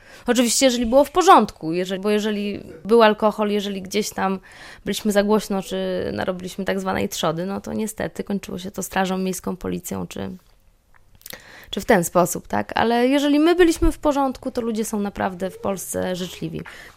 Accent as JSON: {"language": "Polish", "town": "Łódź", "region": "Łódź Voivodeship", "country": "Poland", "tie": "born or raised there", "said": "nie ze względu na to, że mówię to jako łodzianka rodowita"}